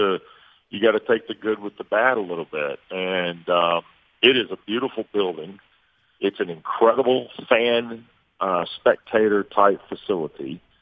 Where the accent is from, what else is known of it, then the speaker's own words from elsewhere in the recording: Georgia, United States; I grew up in Georgia. Where's my high school helmet?